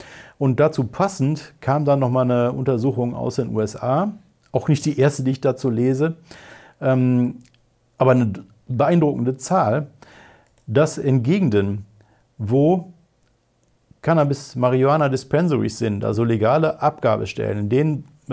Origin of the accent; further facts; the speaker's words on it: Wuppertal, North Rhine-Westphalia, Germany; in Wuppertal, Bergisches Land, wo ich herkomme.